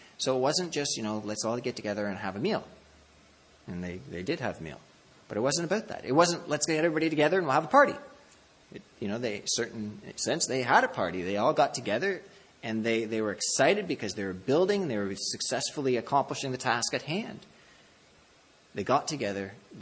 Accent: Ontario, Canada; I don't know about BC, because I grew up in Ontario

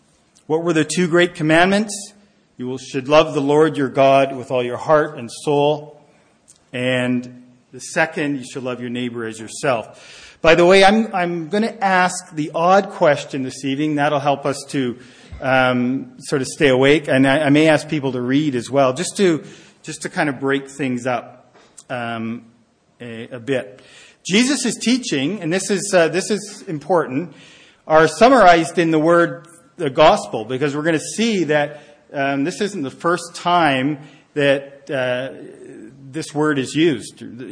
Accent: Nanaimo, British Columbia, Canada; And I'm from Nanaimo, and it's like being from Nanaimo.

